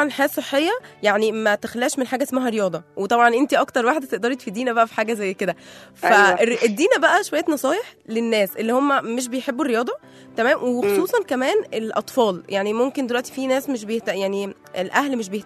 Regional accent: Egypt; واحنا كشعب مصري بنحب الحاجات دي قوي

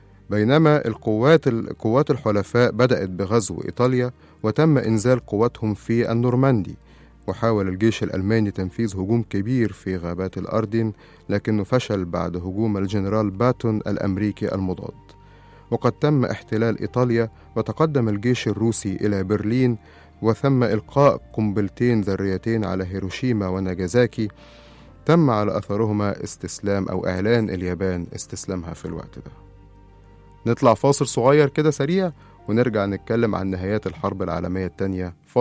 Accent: Egypt; وهنا بدأت حرب العالمين المشهورة عندنا في مصر

